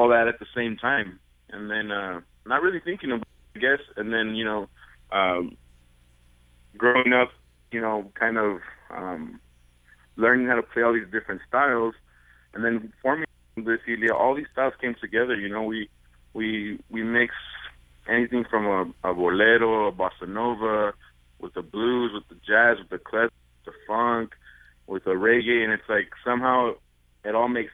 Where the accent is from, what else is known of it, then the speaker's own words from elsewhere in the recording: United States; We're really lucky to kind of have this bicultural experience growing up in the United States, where we grew up with all that traditional music that I talked to in our homes